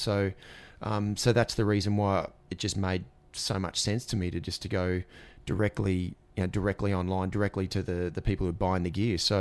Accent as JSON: {"language": "English", "town": "Ipswich", "region": "Queensland", "country": "Australia", "tie": "born or raised there", "said": "I grew up in Ipswich, but if you want to go and get a bat, you go to Greg Chappell Cricket Centre in Albion"}